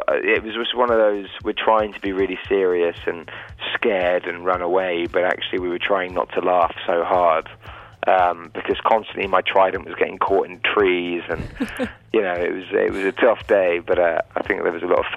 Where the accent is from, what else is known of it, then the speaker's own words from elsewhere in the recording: England, United Kingdom; I mean, it was a whole lifestyle change for me as an Englishman.